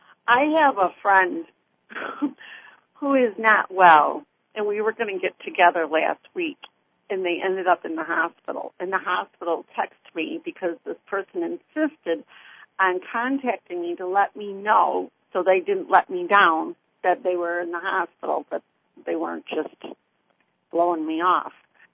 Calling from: Farmington Hills, Michigan, United States; in Farmington Hills, Michigan.

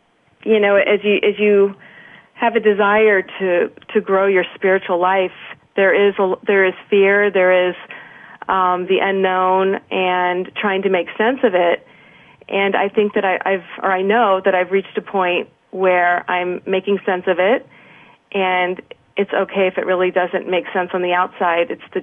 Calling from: Boston, Massachusetts, United States; I'm calling from Boston. Calling from Massachusetts.

